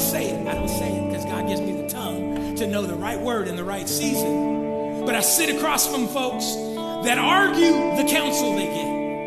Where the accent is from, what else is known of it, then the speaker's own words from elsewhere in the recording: Sacramento, California, United States; I was from South Sac